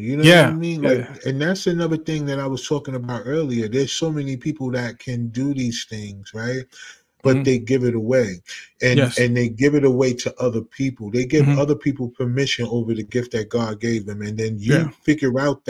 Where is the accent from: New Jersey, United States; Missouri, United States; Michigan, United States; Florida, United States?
New Jersey, United States; East Orange; I'm gonna give a shout out to Jersey, because I'm from East Orange.